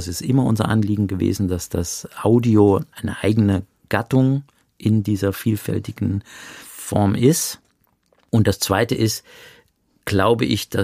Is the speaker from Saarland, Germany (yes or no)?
yes; Saarland, Germany; ich komme ja aus dem Saarland, ich bin im Saarland geboren.